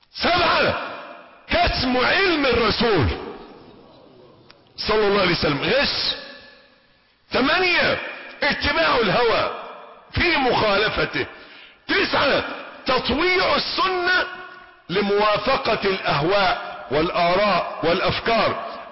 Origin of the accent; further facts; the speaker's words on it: Egypt; يعني يبدو ان الظاهرة دي مش موجودة عندنا في مصر الحمد لله.